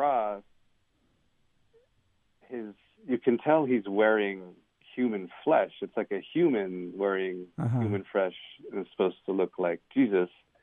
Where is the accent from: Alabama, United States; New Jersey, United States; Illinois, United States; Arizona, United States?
Arizona, United States; Window Rock; also born or lived in Flagstaff; I did. I grew up in Window Rock and Flagstaff.